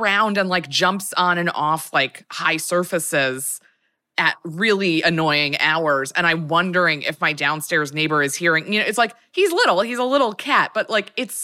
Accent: United States; I think part of it is being American.

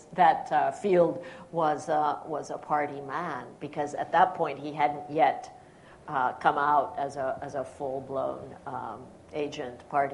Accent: New York City, New York, United States; the first time that I was featured in the New York Times, my hometown paper

